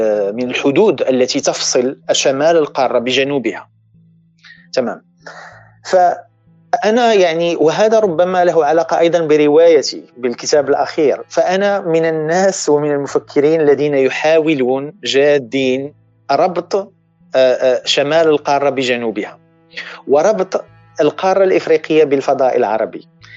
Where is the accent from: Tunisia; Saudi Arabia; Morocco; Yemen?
Morocco; فأنا مثلا يعني كمغربي